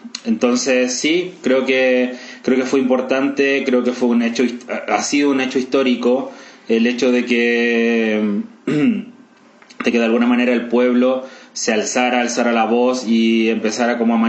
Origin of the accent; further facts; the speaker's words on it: Chile; now in Mexico; soy chileno, tengo 39 años.